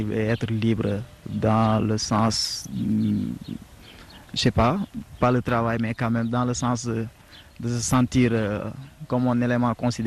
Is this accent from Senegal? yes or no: yes; Senegal; moved away as an adult; now in France; En tant que Sénégalais, ils jugent nécessaire que c'est compliqué.